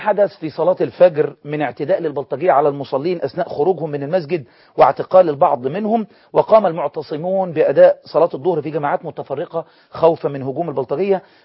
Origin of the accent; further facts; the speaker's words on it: Egypt; عندنا في مصر